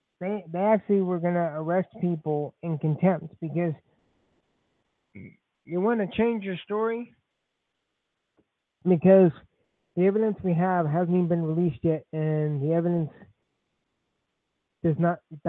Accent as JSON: {"language": "English", "country": "Canada", "said": "like I'm a Canadian"}